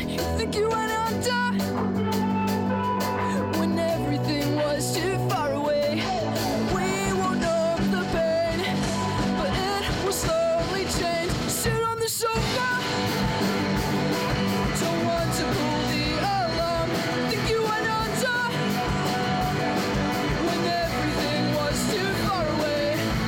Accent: Nelson, New Zealand; now in Auckland, New Zealand; No, we're from Nelson actually, but we're sort of Auckland-based now.

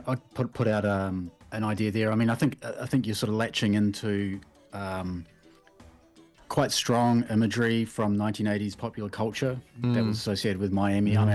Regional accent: Waikanae, Wellington, New Zealand; I grew up in Waikanae, Parapara, Umu.

